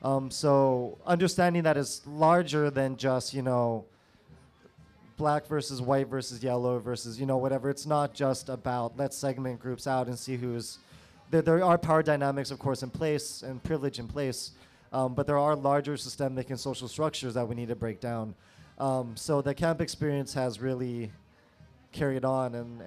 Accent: Canada; now in United States; because growing up in Canada, you don't really have the patriotism you have down here.

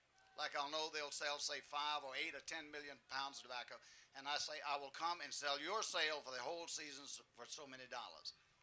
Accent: Danville, Virginia, United States; I'm from Virginia, Danville, Virginia.

